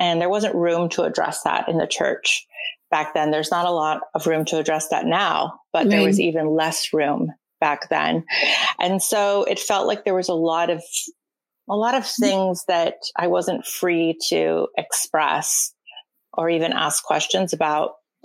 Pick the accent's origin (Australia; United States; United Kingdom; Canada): Canada; I grew up, my dad was a pastor. I grew up in Canada.